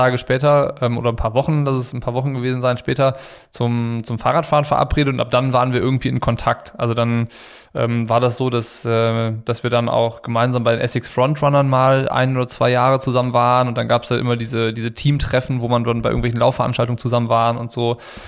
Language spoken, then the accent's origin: German; Ratingen, North Rhine-Westphalia, Germany; ich war aus Ratingen, er aus Düsseldorf